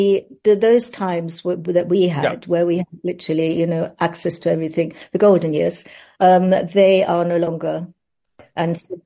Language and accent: English; Germany; English is a second language; now in London, United Kingdom; Well, when you live in London or when you live in England, and I'm from Germany originally, yes.